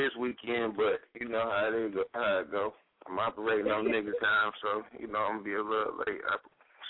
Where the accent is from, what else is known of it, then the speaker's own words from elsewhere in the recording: Detroit, Michigan, United States; now in Florida, United States; Oh, I'm out in Florida right now. But I'm from Detroit, repping the 313 wherever I go.